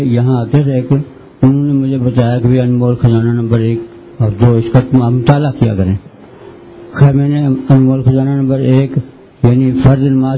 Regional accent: Sheikhupura, Punjab, Pakistan; میں ضلع شیخپورہ سے آیا ہوں, کوٹ پنجاب سے. تین چار مہینہ ڈیڑھ ہو گیا آتے ہوئے

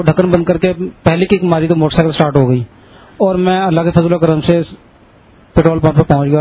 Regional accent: Faisalabad, Punjab, Pakistan; میں فیصل آباد سے آیا ہوں.

